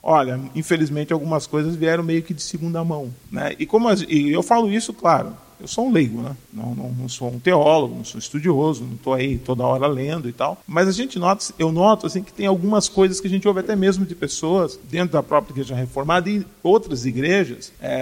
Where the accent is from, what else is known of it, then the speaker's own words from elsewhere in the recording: Joinville, Santa Catarina, Brazil; Boa tarde. Eu sou aqui de Joinville.